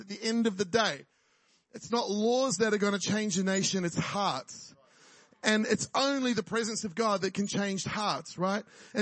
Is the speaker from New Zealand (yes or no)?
yes; New Zealand; also born or lived in Australia; I'm a Kiwi. I'm also an Aussie and I'm becoming an American. I was actually born in Australia to Kiwi parents, grew up in New Zealand.